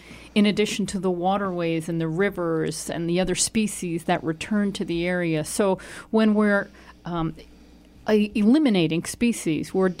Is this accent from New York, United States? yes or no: yes; New York, United States; I grew up in New York.